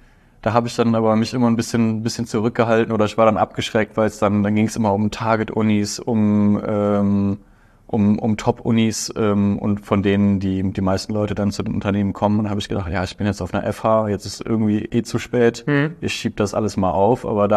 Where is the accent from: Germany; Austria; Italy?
Germany; Aachen, North Rhine-Westphalia; Ich komme aus Aachen.